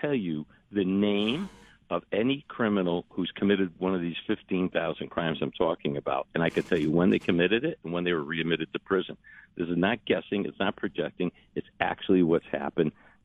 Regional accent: Meriden, Connecticut, United States; one of the very first crimes committed by an early release criminal was committed in my hometown of Meriden.

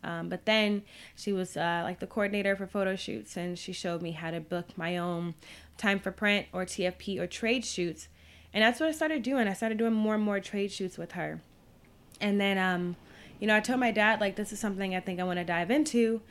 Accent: Chicago, Illinois, United States; Born and raised in Chicago, Illinois. I earned my bachelor's from Northern Illinois University.

